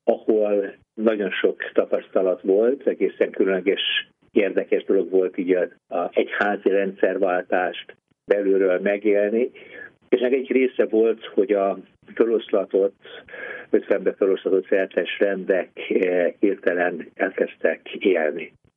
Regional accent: Budapest, Hungary; Budapesten nőttem föl, ott tanultam

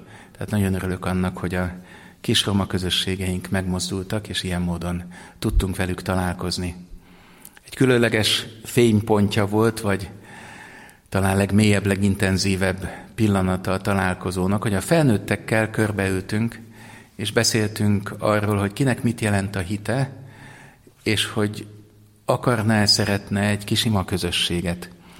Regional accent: Budapest, Hungary; Én úgy nőttem föl Budapesten második kerületben

